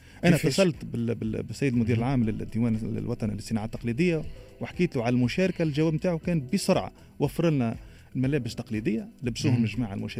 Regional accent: Kairouan, Kairouan Governorate, Tunisia; ونتشرف اني يكون انا ولد تونس اما انا من القروان

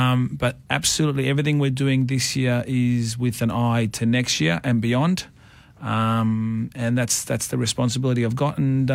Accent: Thomastown, Victoria, Australia; We grew up in Thomastown, so look at him now running a radio station.

